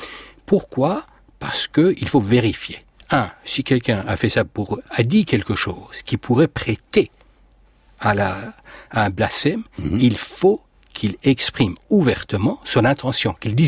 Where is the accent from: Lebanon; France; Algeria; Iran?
Iran; moved away as an adult; Oui, j'ai quitté l'Iran après le bac pour venir faire des études.